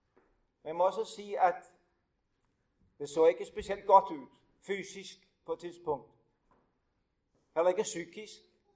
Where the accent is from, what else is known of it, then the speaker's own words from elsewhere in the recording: Bornholm, Capital Region of Denmark, Denmark; now in Hundested, Denmark; Jeg er fra Bornholm, så jeg snakker sådan halvnorsk i forvejen. Bornholm, Danmarks eneste klippeø, fjellø, helt ud til Østersjøen. Der er jeg født og opvokset.